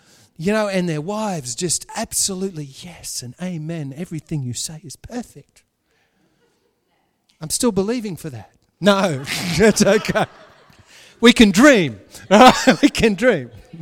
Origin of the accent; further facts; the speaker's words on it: Australia; accent: Australian; Did someone just have a go at my Aussie accent? How rude.